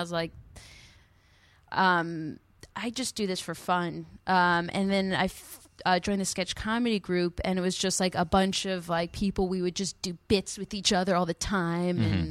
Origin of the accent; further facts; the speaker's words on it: Montclair, New Jersey, United States; Yeah, here, because I grew up in Montclair, New Jersey, which is like